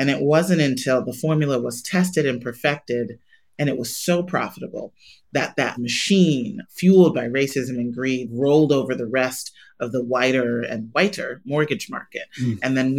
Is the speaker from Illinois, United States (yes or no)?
yes; Chicago, Illinois, United States; in Chicago, my hometown, one of the most segregated cities in the country